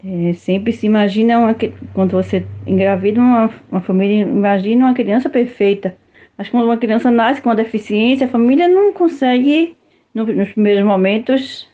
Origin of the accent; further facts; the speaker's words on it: Northeast Brazil, Brazil; sou nordestina, sou uma mulher com baixa visão. Antes de tudo, antes de ter minha deficiência, eu sou uma mulher. Moro em Pernambuco, no nordeste do Brasil